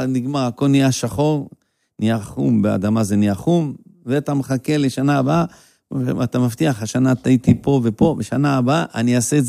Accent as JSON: {"language": "Hebrew", "town": "Yesodot", "region": "Central District", "country": "Israel", "tie": "born or raised there", "said": "אני גדלתי ביסודות, אבי היה רפתן"}